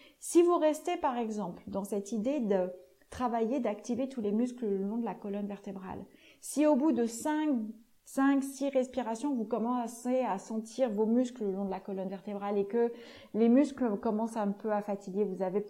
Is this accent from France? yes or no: yes; Occitanie, France; Et là d'où je viens, dans la région de Montpellier, il y a toute une petite région autour de l'étang de Thaux où il y a beaucoup de flamants roses